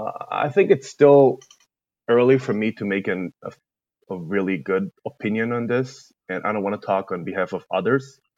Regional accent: Israel; So I'm originally from Israel.

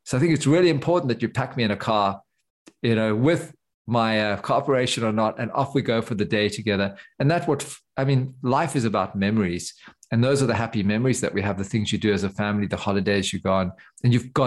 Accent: South Africa; I grew up in South Africa, you know, guns are a big thing, almost as big as the States, I guess.

